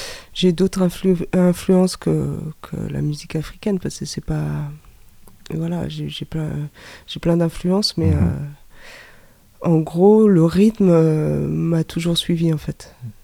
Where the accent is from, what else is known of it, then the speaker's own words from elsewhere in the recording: Saint-Brieuc, Brittany, France; J'ai appris à l'école de musique de Saint-Brieuc, parce que j'habitais à Saint-Brieuc, je suis une bretonne.